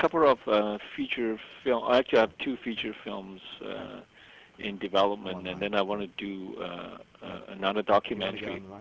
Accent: Penang, Malaysia; Don't forget, I'm from an island. I'm from Penang.

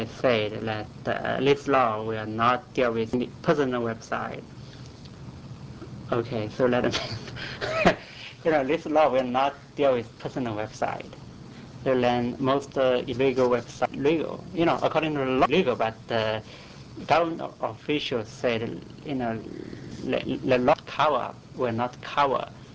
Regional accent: China; I was born in China and I grew up there, and I want to work there for public health issues

